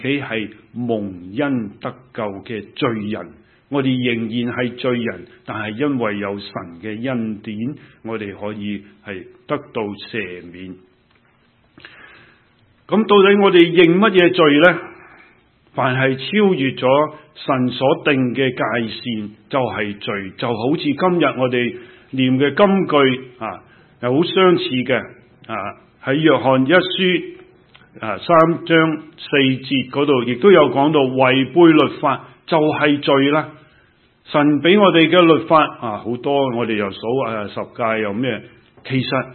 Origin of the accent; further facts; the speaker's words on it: China; 就如我们中国人所说的